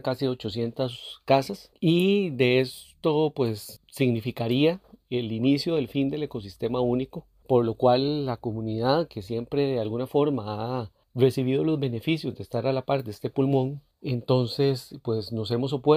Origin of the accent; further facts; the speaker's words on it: Desamparados, San José, Costa Rica; yo soy vecino de Desamparados toda la vida